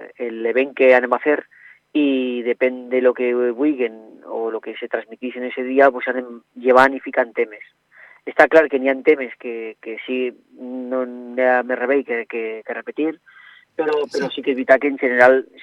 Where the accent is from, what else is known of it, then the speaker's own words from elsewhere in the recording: Almassora, Valencian Community, Spain; Jo soc d'Almassora